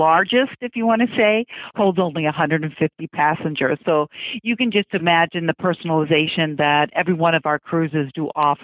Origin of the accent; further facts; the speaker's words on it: United States; I was born and raised on the Ohio River, so I'm very familiar with the rivers.